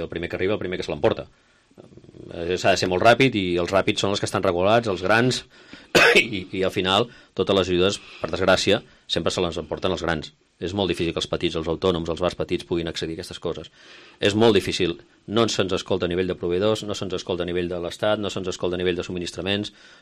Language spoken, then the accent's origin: Catalan; Girona, Catalonia, Spain; perquè sóc gironí i ho penso així